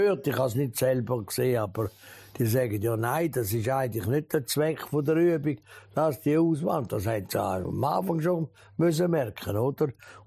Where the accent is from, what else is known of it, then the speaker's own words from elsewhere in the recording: Switzerland; Aber wir sind Schweizer, die Generation, Mutter und Vater.